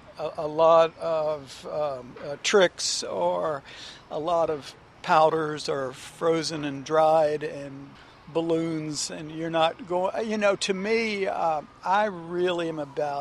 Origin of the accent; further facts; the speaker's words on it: the South, United States; reminded me a little bit of my growing up in the South and the food of my mother and the ingredients coming just picked that morning.